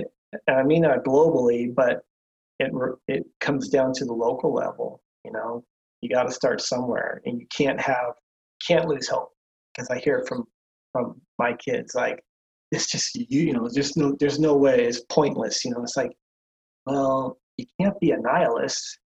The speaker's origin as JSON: {"language": "English", "town": "Huntington Beach", "region": "California", "country": "United States", "tie": "born or raised there", "said": "You know, I'm from Huntington Beach originally, I grew up in the punk scene down there."}